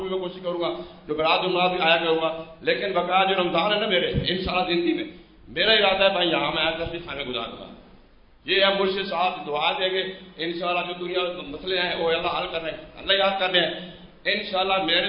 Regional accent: Faisalabad, Punjab, Pakistan; میں فیصل آباد سے آیا ہوں جی

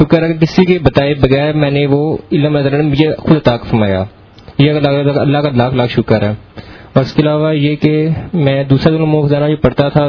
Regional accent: Lahore, Punjab, Pakistan; میں لاہور سے ہوں.

